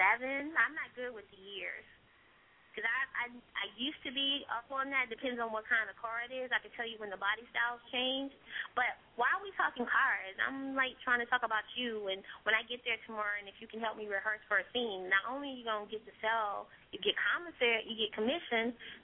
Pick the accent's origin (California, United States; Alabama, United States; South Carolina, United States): California, United States; Me, I'm in Durham right now, but I'm originally from Cali.